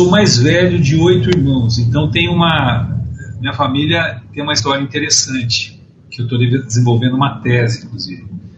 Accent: Avaré, São Paulo, Brazil; born there; mudou para Avaré, que é onde eu nasci, meus irmãos nasceram

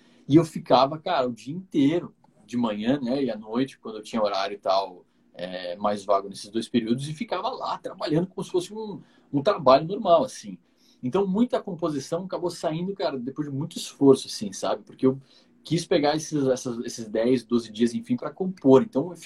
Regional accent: Cotia, São Paulo, Brazil; now in São Paulo, Brazil; Na verdade, eu sou de Cotia, mas moro em São Paulo hoje, e meus pais ainda moram em Cotia.

